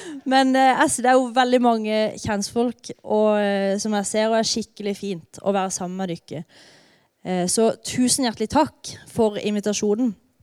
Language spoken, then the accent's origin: Norwegian; Iveland, Agder, Norway; På det tidspunktet så bodde jeg fortsatt hjemme på Iveland.